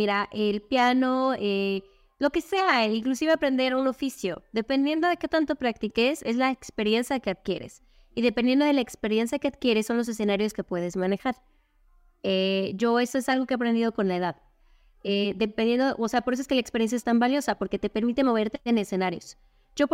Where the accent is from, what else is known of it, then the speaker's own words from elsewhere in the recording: Mexico City, Mexico; accent: Mexico City; Tengo el acento de la Ciudad de México porque soy de la Ciudad de México e imito los sonidos de la Ciudad de México.